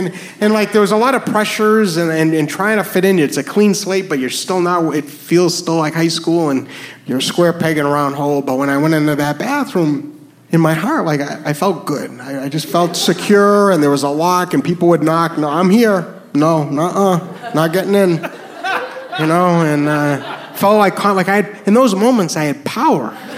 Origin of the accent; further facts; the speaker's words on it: New Hampshire, United States; So I am from New Hampshire, and growing up, I had a problem